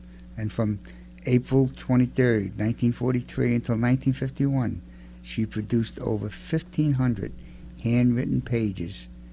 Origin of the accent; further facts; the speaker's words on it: Brooklyn, New York, United States; accent: Brooklyn; As you all know, I'm from Brooklyn, and my diction is very Brooklynized.